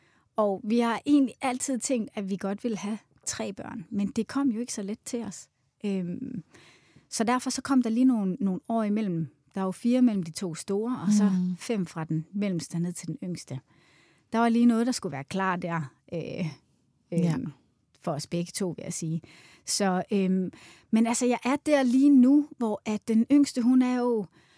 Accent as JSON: {"language": "Danish", "town": "Svendborg", "region": "Region of Southern Denmark", "country": "Denmark", "also_born_or_lived": "United States", "lives_now": "Copenhagen, Denmark", "said": "Jeg stammer oprindeligt fra Svendborg, faktisk. Men har boet i København i størstedelen af mit liv"}